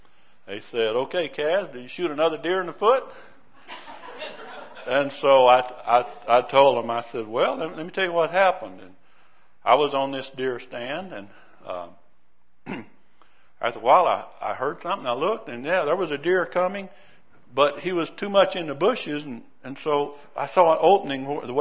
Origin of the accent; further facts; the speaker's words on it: Louisiana, United States; moved away as an adult; now in Idaho, United States; I was raised in Louisiana. Most of you might know that from my accent, but it's, even though I've been in Idaho 23 years, I still have it.